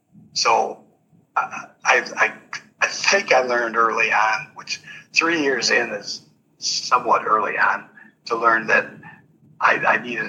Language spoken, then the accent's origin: English; Ann Arbor, Michigan, United States; For example, I grew up in Ann Arbor